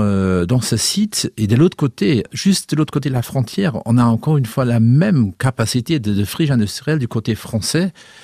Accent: Luxembourg; nous, on finance, en tant que luxembourgeois

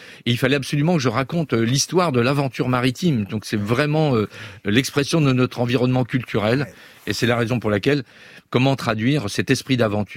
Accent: Brittany, France; en tant que Breton, pour nous, réussir, c'est partir, souvent pour mieux revenir

